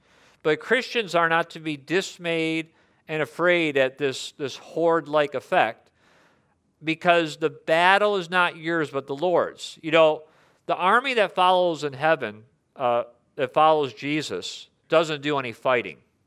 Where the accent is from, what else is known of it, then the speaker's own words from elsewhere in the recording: Michigan, United States; I came from Michigan, and it was a very busy, fast pace, and so I had to downshift a bit.